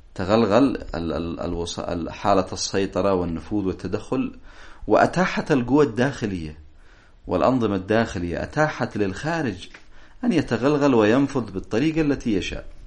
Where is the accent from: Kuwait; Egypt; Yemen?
Yemen; ولازم عندنا في اليمن